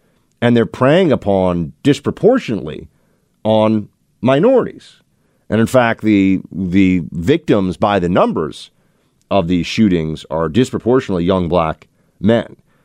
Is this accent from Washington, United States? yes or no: no; New York, United States; I was somebody who went to the city of Chicago. I'm a New Yorker.